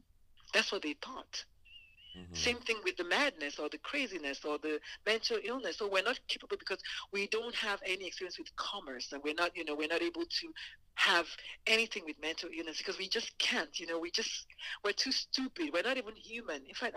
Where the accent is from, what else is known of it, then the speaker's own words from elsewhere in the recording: Nigeria; because even I'm Nigerian, even those of us in Nigeria